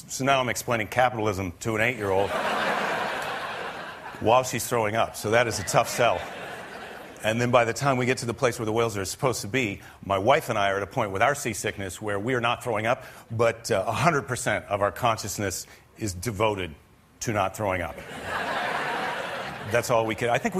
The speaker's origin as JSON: {"language": "English", "region": "Iowa", "country": "United States"}